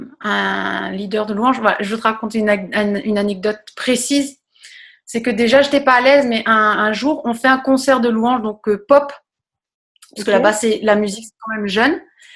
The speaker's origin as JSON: {"language": "French", "region": "Réunion", "country": "France", "tie": "born or raised there", "moved": "as an adult", "said": "En fait, je suis réunionnaise. J'ai grandi à La Réunion jusqu'à l'âge de 18 ans. Donc, je suis venue dans le sud-ouest de la France pour faire mes études."}